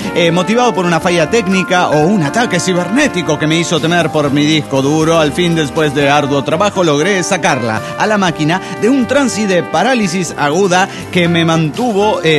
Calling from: Puebla, Mexico; de Puebla, México.

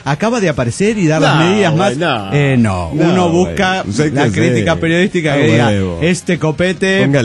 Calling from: Cochabamba, Bolivia; de Cochabamba, Bolivia.

